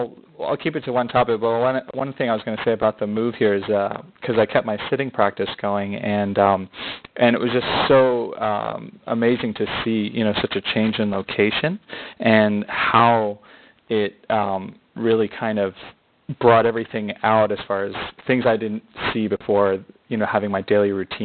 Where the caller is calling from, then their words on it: China; I'm calling from China.